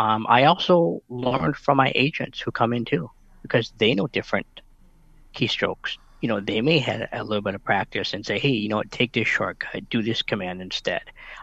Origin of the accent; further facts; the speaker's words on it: Wisconsin, United States; Well, when I was born and raised in Wisconsin, so I worked for a company up there in Wisconsin